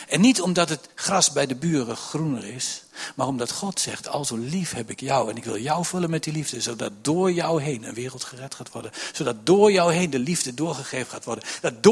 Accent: Gelderland, Netherlands; Weet je, wij zijn Achterhoekers.

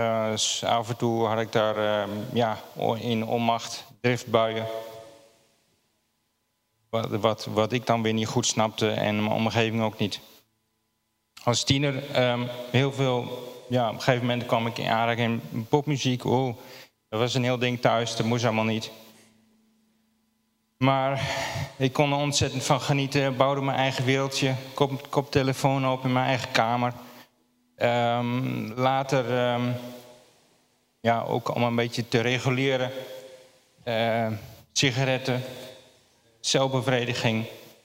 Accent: Gelderland, Netherlands; Ik ben opgegroeid aan de Broekstraat, Zelm. Naar Achterhoek, Staaltje om me heen. Op de boerderie.

